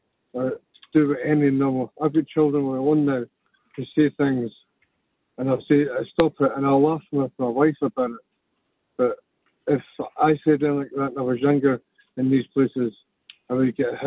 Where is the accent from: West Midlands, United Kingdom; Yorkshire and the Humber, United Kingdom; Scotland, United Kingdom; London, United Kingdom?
Scotland, United Kingdom; Glasgow; If I go to Glasgow now, I just need to spend 2 days in Glasgow and my accent to be back again.